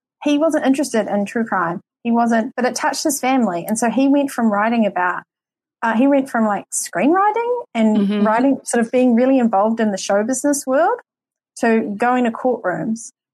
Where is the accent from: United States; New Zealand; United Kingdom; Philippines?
New Zealand; accent: New Zealand; You can understand my New Zealand accent.